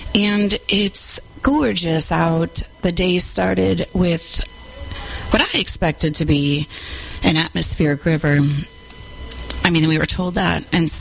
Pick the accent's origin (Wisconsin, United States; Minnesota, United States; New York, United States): Minnesota, United States; Minneapolis; which is I'm from Minneapolis originally. That's where … hails from.